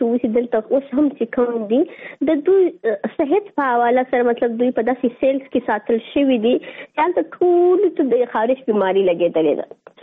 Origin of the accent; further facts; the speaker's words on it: Afghanistan; moved away; ما ورته چې ته افغان یې، نو هغه ما ته ویسي او زه افغان یم